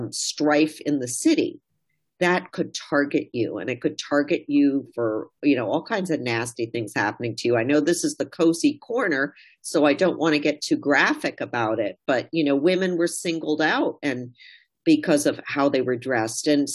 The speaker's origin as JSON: {"language": "English", "country": "United Kingdom", "tie": "born there", "said": "my father's from India, my mom's from Germany. I was born in Britain."}